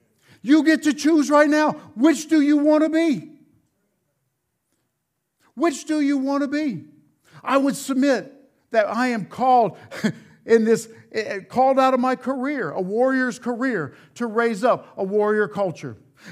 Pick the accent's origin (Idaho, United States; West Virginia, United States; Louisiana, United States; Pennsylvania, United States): Louisiana, United States; I'm from South Louisiana, forgive me. Down there we say donkey.